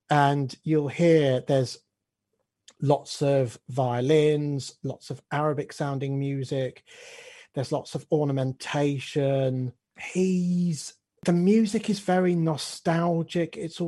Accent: Cyprus; because of my cultural background, my family are from Cyprus, we're from the Turkish community

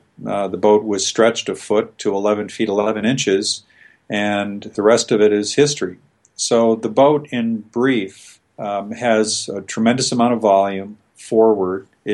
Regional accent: Ogden, Utah, United States; I grew up in the Rocky Mountains, predominantly outside of Ogden, Utah, and we would drive east as a family in the summer.

